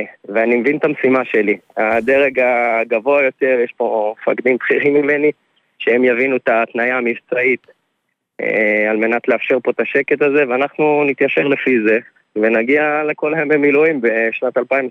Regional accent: Tel Aviv, Tel Aviv District, Israel; אני מתל אביב.

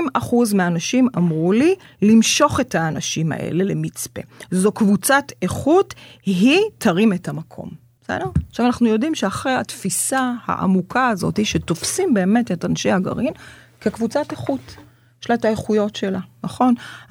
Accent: Migdal HaEmek, Northern District, Israel; אז זוכר מה אמרתי לך, גדלתי במגדל העמק.

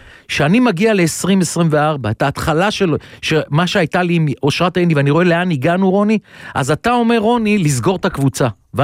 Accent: Givatayim, Tel Aviv District, Israel; בגלל ששנינו גדלנו בגבעתיים

